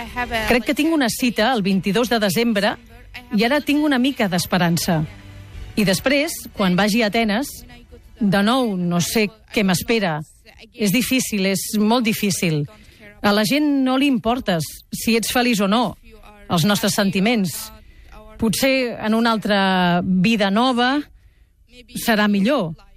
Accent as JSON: {"language": "Catalan", "country": "Syria", "also_born_or_lived": "Turkey", "moved": "yes", "said": "quan vaig marxar de Síria, vaig estar a Turquia 3 anys i aleshores vam decidir venir a Europa"}